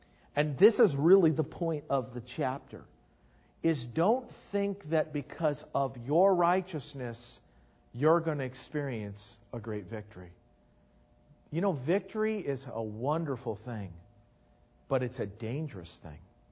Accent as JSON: {"language": "English", "country": "United States", "said": "That's because I'm an American."}